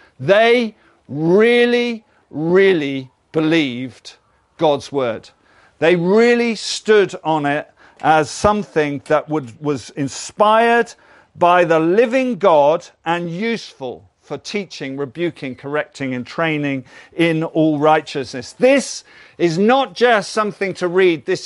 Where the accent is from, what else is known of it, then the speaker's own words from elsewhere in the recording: England, United Kingdom; I'm English, some of us English people are afraid to look like a fool for Jesus.